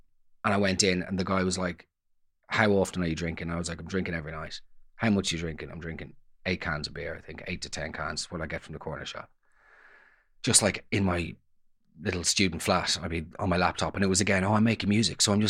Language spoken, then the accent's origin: English; Dublin, Leinster, Ireland; I grew up in Dublin.